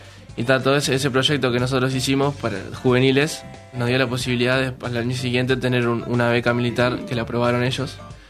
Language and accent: Spanish; Uruguay; Como cualquier uruguayo que está acá, que la tiene que luchar entre el estudio y el deporte, o estudio y trabajo, como sea.